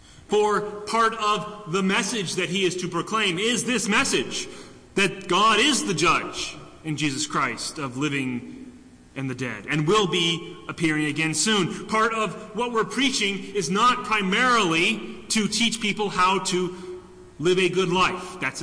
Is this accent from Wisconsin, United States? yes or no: no; Indiana, United States; I grew up in Indiana, and we had a lot of pets. And a kind of a small farmette with chickens and ducks and goats and a donkey and all that kind of stuff.